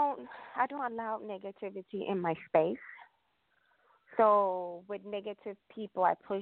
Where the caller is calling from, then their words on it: Illinois, United States; Illinois.